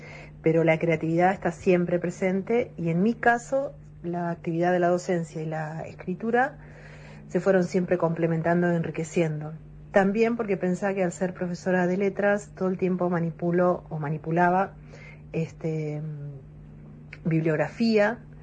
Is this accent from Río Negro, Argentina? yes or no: no; Bahía Blanca, Buenos Aires Province, Argentina; moved away; Cuando me fui de Bahía Blanca, después, digamos, tomé conciencia de todo lo que implicaba ser bahiense, pertenecer a un lugar de llanura, cuando estuve viviendo acá.